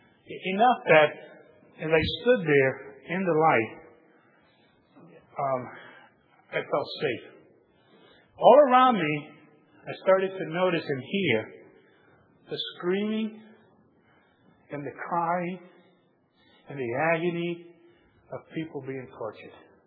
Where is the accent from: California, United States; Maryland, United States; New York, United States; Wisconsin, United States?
New York, United States; New York City; growing up in New York City, that's why I think these visions come so close.